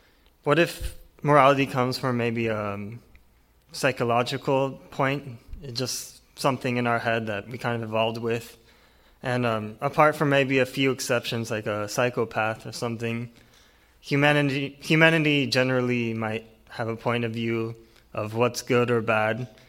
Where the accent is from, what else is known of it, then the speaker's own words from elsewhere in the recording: San Jose, California, United States; from San Jose, California